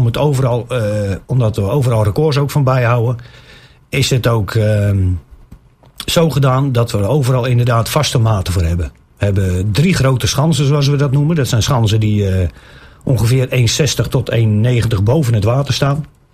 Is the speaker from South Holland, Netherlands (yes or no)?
yes; Nieuwebrug, South Holland, Netherlands; also born or lived in Driebruggen; now in Haastrecht, Netherlands; geboren in Nieuwebrug. 28 jaar in Nieuwebrug gewoond, naar Drie Bruggen verhuisd. En nu van Drie Bruggen naar Haastrecht.